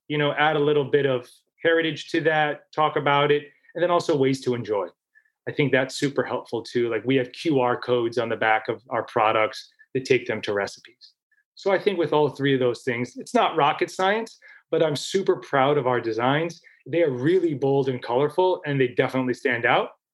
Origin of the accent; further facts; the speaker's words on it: United States; I was born and raised here in America, so my lens is different.